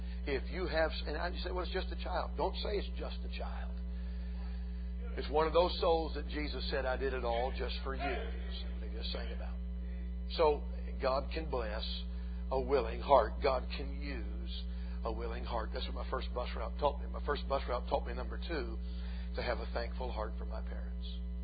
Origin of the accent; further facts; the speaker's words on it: Georgia, United States; I'm from Georgia. This is my first time. I've been north of the Mason-Dixon line maybe 3 times in my life.